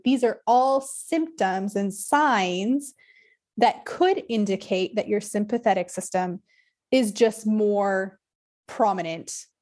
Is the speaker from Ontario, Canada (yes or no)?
no; British Columbia, Canada; I grew up in the Kootenays.